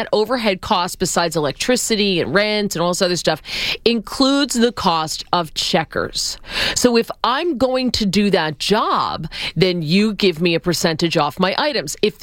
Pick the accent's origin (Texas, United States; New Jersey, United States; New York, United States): New Jersey, United States; And I'll tell you, where I live, because I am from New Jersey, they tried self-checkout